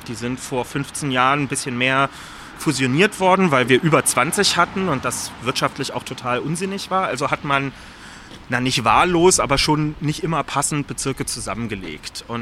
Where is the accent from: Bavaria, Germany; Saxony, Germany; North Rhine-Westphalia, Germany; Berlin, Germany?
Berlin, Germany; Da so ein Bezirk, der ganz vom Stadtrand, wo ich groß geworden bin, wo in Kirschkernspuckweite die Brandenburger Landesgrenze ist und dann wirklich Felder sind, also da hört es dann einfach auf, bis hin zum KDW, was Schöneberg noch ist